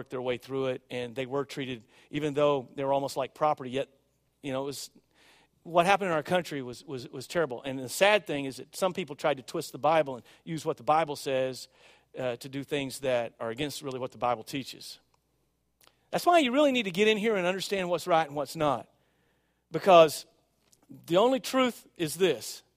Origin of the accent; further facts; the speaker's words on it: Arkansas, United States; Can you tell I'm from Arkansas?